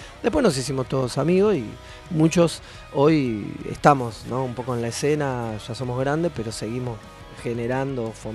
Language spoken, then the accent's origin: Spanish; Buenos Aires, Argentina; Me tenía que venir acá, yo soy de Villa Crespo, ¿no?